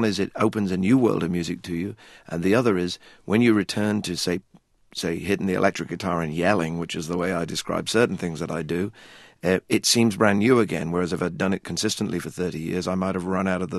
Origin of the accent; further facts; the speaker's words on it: England, United Kingdom; growing up in England